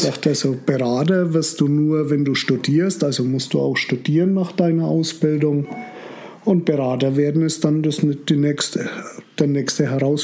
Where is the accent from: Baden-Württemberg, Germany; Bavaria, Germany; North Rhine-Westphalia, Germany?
Bavaria, Germany; Bei uns würde man das Wind nennen, bei uns in Franken.